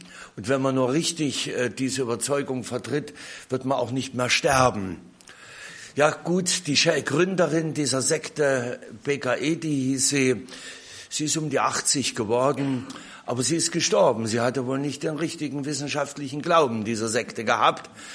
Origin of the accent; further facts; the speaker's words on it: Weißenfels, Saxony-Anhalt, Germany; Ich denke an einen Grabstein, an dem ich in meiner Heimatstadt Weißenfels vorbeikam.